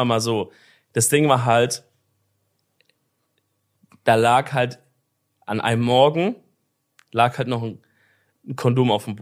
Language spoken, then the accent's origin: German; Baden-Württemberg, Germany; Ja, das finde ich als Schwabe auch gut.